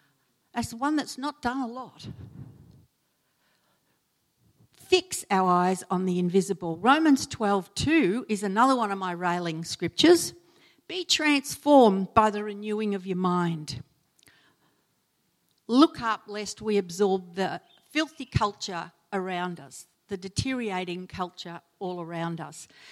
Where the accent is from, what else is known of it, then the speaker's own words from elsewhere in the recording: Australia; We're very Aussie sometimes.